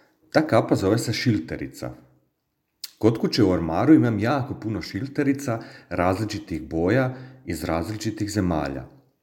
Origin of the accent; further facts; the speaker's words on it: Zagreb, City of Zagreb, Croatia; Dolazim iz Zagreba, imam 14 godina i idem u 8. razred.